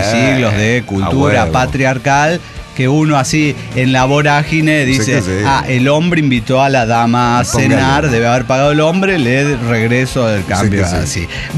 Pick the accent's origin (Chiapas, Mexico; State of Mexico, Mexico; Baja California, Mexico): Chiapas, Mexico; now in Mexico City, Mexico; soy chiapaneca, residente en Ciudad de México.